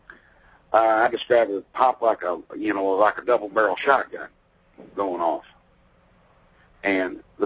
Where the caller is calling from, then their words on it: Kentucky, United States; I'm calling from Hardbury, Kentucky.